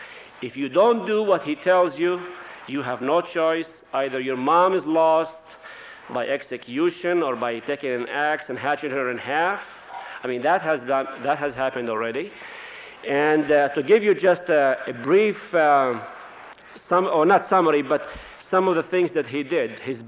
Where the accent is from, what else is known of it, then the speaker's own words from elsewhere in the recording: Haifa, Haifa District, Israel; also born or lived in Nazareth; I was born in Nazareth, shortly after Israel became a state. My parents have been in Palestine since the 1600s, so I'm a Palestinian by origin. I'm fluent in Arabic and in Hebrew, and I was raised in Haifa